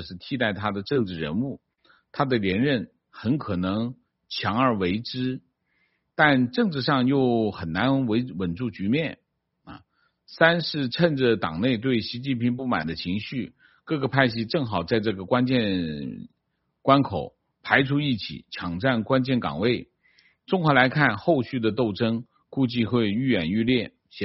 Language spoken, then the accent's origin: Chinese; Guangdong, China; accent: Cantonese; 我们广东话叫牙忍